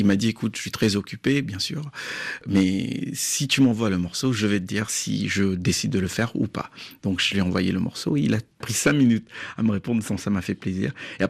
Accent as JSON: {"language": "French", "country": "Mauritius", "first_language": "Mauritian Creole", "second_language": "French", "said": "En créole, c'est toujours un plaisir de parler ma langue maternelle."}